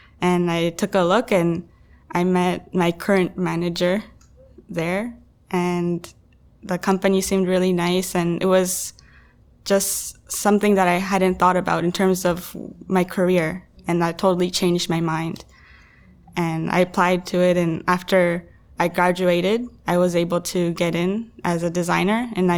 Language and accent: English; Toronto, Ontario, Canada; born or raised there